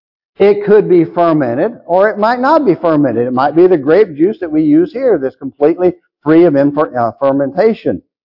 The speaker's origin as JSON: {"language": "English", "town": "Lindale", "region": "Texas", "country": "United States", "tie": "born or raised there", "said": "Years ago, my hometown newspaper in Lindale reprinted a bunch of articles from the late 1800s. The city of Lindale in Texas was established, I think, in 1872"}